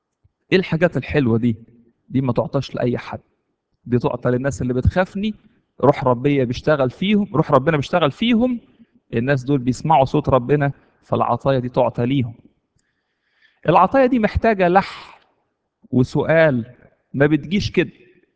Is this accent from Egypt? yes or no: yes; Egypt; تفتكروا في السجن عندنا في مصر هيعملوا فيه ايه؟